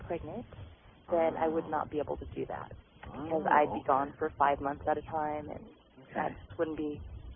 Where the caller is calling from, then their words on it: Washington, United States; I'm calling from Washington State, up by Seattle.